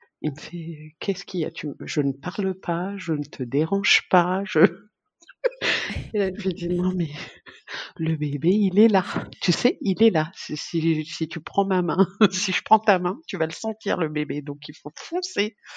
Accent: France; accent: French; Elle me dit, vous avez un accent français. Je lui fais, oui, je suis française.

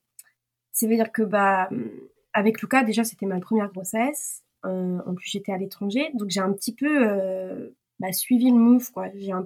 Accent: France; now in South Korea; C'est-à-dire que moi, je suis française.

